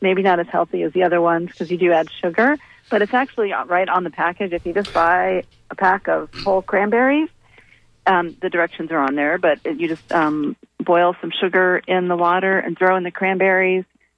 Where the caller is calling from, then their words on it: Tampa, Florida, United States; I'm from Tampa.